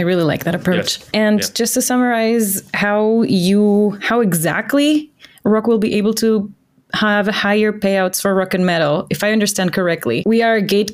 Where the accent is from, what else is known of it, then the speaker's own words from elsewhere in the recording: Ecuador; I come from Ecuador.